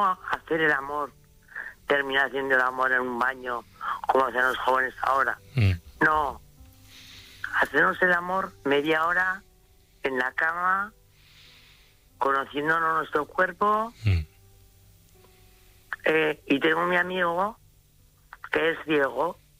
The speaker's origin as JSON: {"language": "Spanish", "town": "Murchante", "region": "Navarre", "country": "Spain", "said": "Yo soy de Murchante, Navarra."}